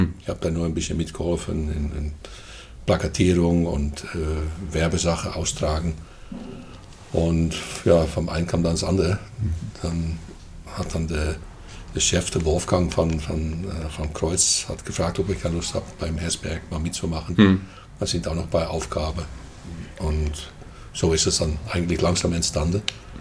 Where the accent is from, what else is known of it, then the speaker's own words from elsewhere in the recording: Netherlands; German is a second language; moved away as an adult; now in Germany; Ja, ich komme aus den Niederlanden. Ja, oder lieber gesagt Holland, weil ich komme tatsächlich aus Holland und ich bin irgendwo in, glaube so Mitte 1975 oder 78 bin ich nach Deutschland gekommen